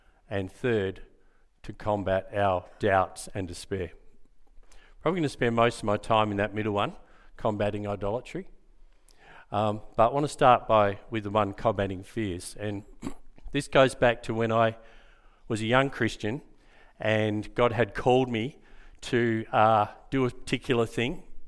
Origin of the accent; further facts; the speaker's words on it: Hamilton Hill, Western Australia, Australia; now in Darlington, Australia; Loving living in the hills. I'm a Fremantle boy. I grew up in Hamilton Hill, and the last, I don't know, 12, 13 years, been living in Darlington.